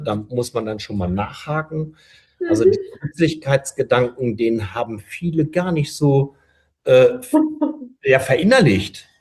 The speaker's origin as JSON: {"language": "German", "country": "Germany", "said": "Also, und da gilt es vielleicht so ein Stück weit wieder zurückzufinden, wir als Deutsche."}